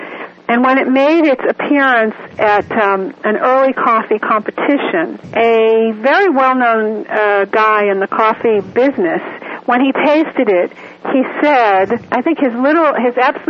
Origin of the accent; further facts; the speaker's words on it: Washington, District of Columbia, United States; And in my hometown of Washington, D.C.